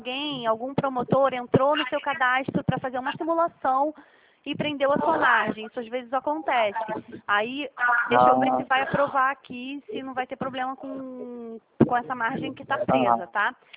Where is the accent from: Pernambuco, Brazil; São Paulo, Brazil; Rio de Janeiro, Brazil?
Rio de Janeiro, Brazil; eu sou aqui do Rio de Janeiro.